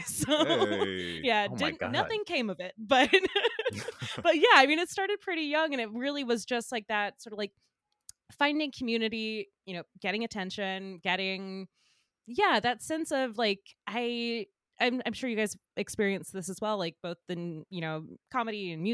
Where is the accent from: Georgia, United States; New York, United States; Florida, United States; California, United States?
Georgia, United States; Well, I'm from outside of Atlan